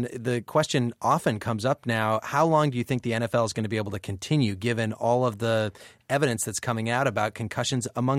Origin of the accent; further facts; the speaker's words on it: Urbana, Illinois, United States; I think back to growing up in Urbana, Illinois, where it's home to the Fighting Illini at the University of Illinois